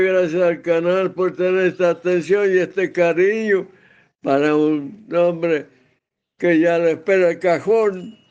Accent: Rosario de Lerma, Salta, Argentina; yo soy de Rosario de Lerma. Quedé huérfano de la edad de 2 años de mi madre, me crió mi padre.

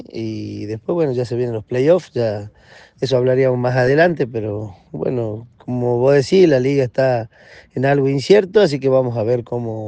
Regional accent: Perico, Jujuy, Argentina; porque somos de acá de Perico

